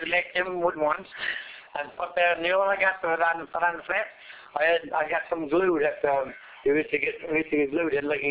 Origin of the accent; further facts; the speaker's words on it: Carbonear, Newfoundland and Labrador, Canada; I come from Carbonera.